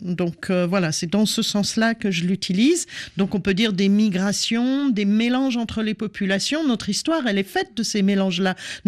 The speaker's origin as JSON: {"language": "French", "region": "Bourgogne-Franche-Comté", "country": "France", "said": "à certains moments comme une parisienne, à d'autres moments comme une jurassienne, parce que je vous l'avoue, je viens du Jura."}